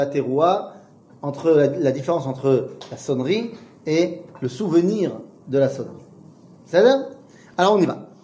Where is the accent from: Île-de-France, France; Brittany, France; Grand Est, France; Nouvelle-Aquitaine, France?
Grand Est, France; Metz; Moi, je viens de Metz